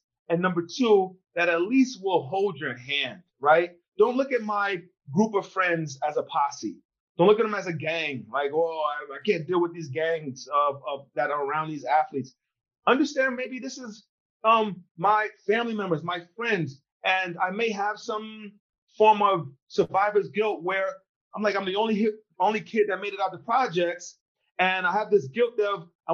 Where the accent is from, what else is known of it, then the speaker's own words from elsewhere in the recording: Nigeria; I wanted to go all black, right? I'm Nigerian. I'm going back to the roots.